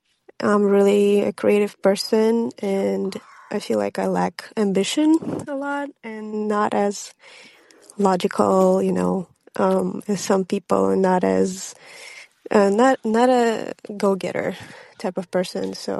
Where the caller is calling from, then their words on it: Kent, Washington, United States; I'm recording from Kent, Washington, so close to Seattle.